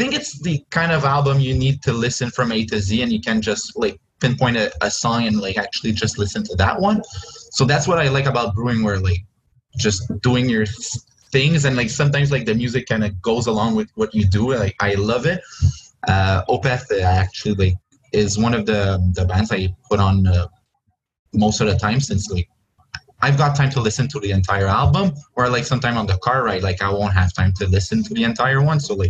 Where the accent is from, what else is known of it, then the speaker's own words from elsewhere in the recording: Joliette, Quebec, Canada; I'm from Joliette, so it goes with it.